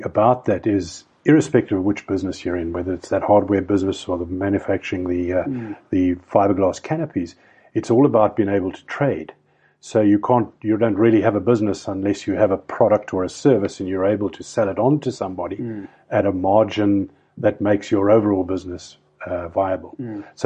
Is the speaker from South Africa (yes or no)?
yes; Cape Town, Western Cape, South Africa; white male South African upbringing. I was brought up in Cape Town. I went to school in the southern suburbs.